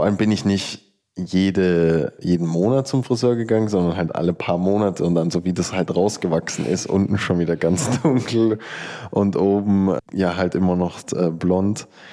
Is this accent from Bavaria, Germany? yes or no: yes; Rosenheim, Bavaria, Germany; hieß der Laden bei uns in Rosenheim.